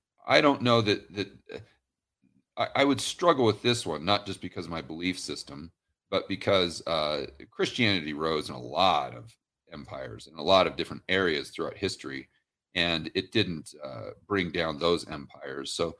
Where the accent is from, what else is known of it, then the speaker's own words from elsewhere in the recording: Portland, Oregon, United States; I mean, I grew up in Portland, Oregon. And I went back a couple years ago